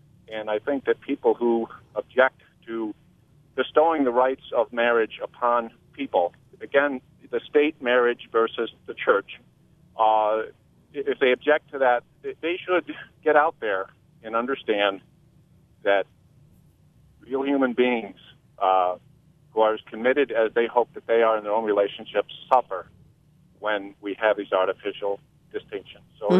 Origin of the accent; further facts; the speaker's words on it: Albany, New York, United States; I come from Albany, New York, and I just counted that during the show. I have 15 close friends that I've known since third grade